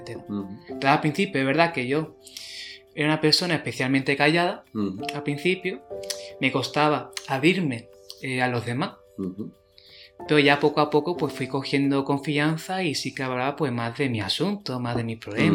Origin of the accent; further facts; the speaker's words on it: Jerez de la Frontera, Andalusia, Spain; Que como soy de Jerez, pues estudiaría el ejemplo jerezano.